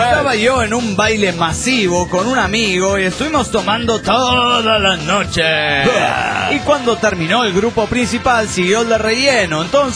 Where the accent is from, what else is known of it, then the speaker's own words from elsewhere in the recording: Córdoba, Argentina; de Córdoba, Argentina.